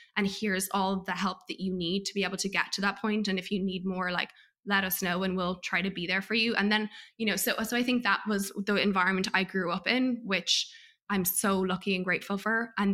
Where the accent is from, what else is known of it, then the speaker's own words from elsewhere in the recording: Ireland; By the way, I'm so American, I said report cards. What do we call them in Ireland?